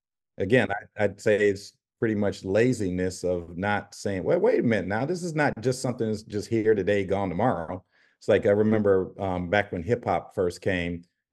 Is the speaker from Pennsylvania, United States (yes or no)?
no; Muskegon, Michigan, United States; I'm from Muskegon, Michigan.